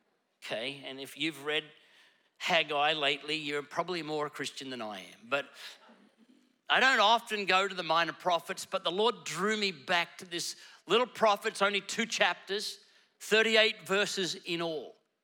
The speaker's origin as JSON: {"language": "English", "town": "Ipswich", "region": "Queensland", "country": "Australia", "tie": "born or raised there", "said": "I grew up in Ipswich. And if you know Queensland, Ipswich is kind of where all the bogans hang out."}